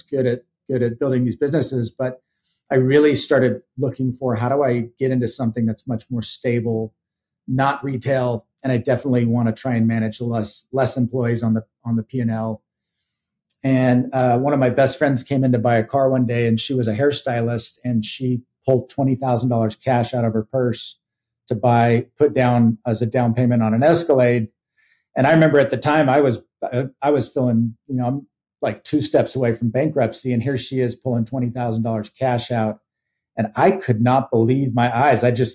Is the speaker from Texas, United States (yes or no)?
no; Atlanta, Georgia, United States; now in Salt Lake City, United States; I'm originally from Atlanta, Georgia. I live in Salt Lake City, where I've been here for the last 18 years.